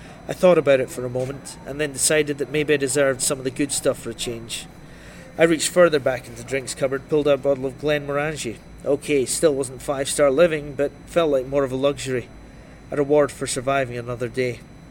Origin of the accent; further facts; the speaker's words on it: Scotland, United Kingdom; now in Dundee, United Kingdom; I didn't grow up in Dundee. No, I grew up in Fife, which is across the water from Dundee. So that's very country living, across in Fife. In 1998, I went to university in Dundee. So I've been there about 12 years now.